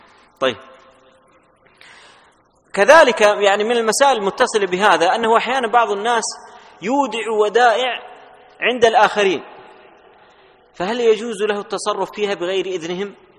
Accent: Saudi Arabia; ويذكر عن أحد أمراء القبائل عندنا في المملكة العربية السعودية قبل 70 سنة أو 60 سنة

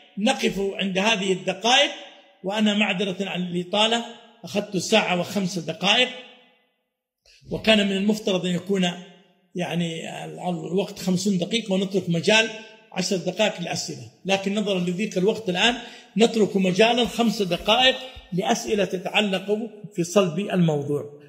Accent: Saudi Arabia; عندنا في السعودية

